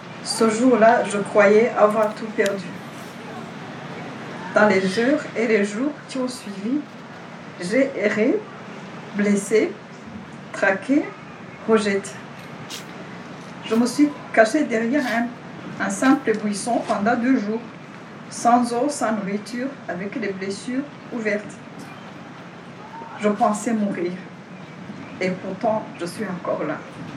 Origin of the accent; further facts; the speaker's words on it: Nyawera, Rwanda; Je viens du village de Nyawera, un village qui en 1994 a perdu plus de 428 personnes.